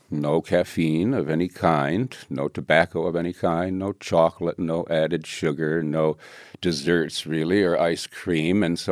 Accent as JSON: {"language": "English", "country": "United States", "said": "Well, I become an out front advocate because I'm an American and I believe in freedom"}